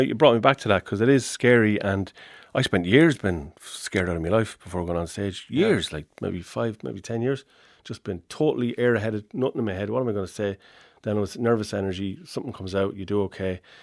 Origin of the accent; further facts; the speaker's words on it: Ballisadare, Connacht, Ireland; I'm from Sligo, yeah. I grew up in a place called Ballisadare in County Sligo, the venue for the very first weekend festival ever in Ireland.